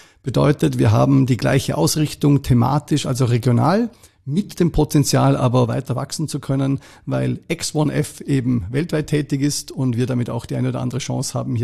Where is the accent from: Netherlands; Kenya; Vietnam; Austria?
Austria; Schruns, Vorarlberg; now in Vienna, Austria; als Montafoner, als jemand, der in Schrunz sogar geboren ist, ist natürlich das Skifahren ein Riesent